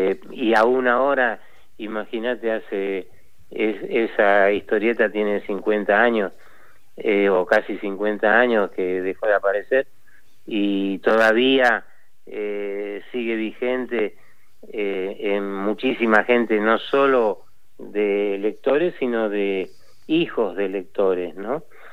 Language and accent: Spanish; Argentina; como argentino